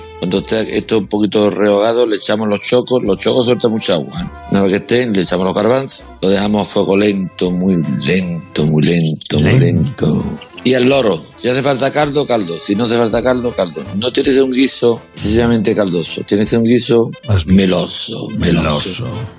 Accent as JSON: {"language": "Spanish", "region": "Andalusia", "country": "Spain", "said": "Como somos andaluces por excelencia"}